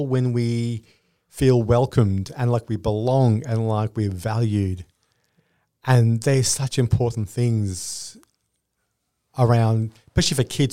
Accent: Melbourne, Victoria, Australia; So I grew up in Melbourne.

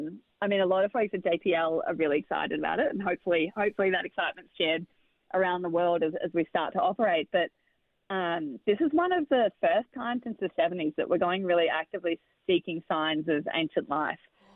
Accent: Australia; as an Australian

